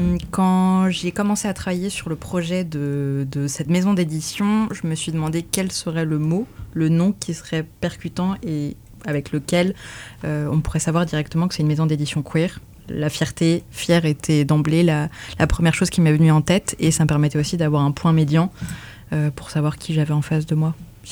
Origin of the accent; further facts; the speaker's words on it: Rennes, Brittany, France; also born or lived in -; Moi, j'ai pas mal bougé. J'ai vécu pendant 10 ans en dehors de Rennes. À la base, je venais de Rennes. Je suis partie 10 ans et je suis revenue environ 4 ans.